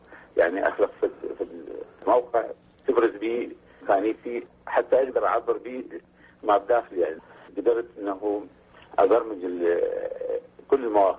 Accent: Amarah, Maysan, Iraq; أول مرة أنا ابن الجنوب

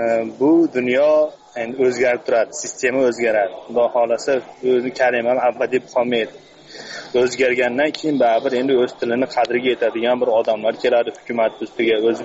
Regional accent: Kyrgyzstan; o'zim Qirg'izistondan bo'lsam ham, endi o'zbekman, endi naqsam o'zbek, hamma joyda o'zbekligimiz qolamizda.

